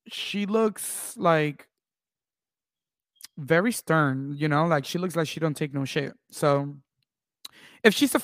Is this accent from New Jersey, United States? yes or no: yes; New Jersey, United States; I'm from Jersey, and I still, there's, you know, when it comes to the Real Housewives of New Jersey cast